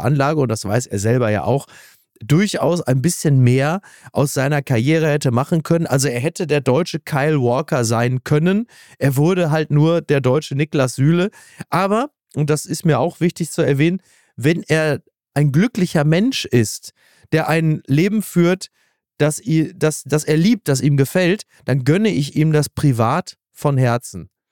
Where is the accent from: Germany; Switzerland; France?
Switzerland; Basel, Basel-Stadt; also ich sag's jetzt als Basler